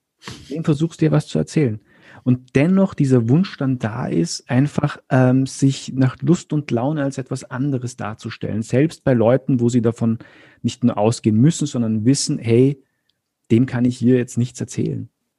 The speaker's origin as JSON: {"language": "German", "country": "Austria", "said": "bei uns in Österreich"}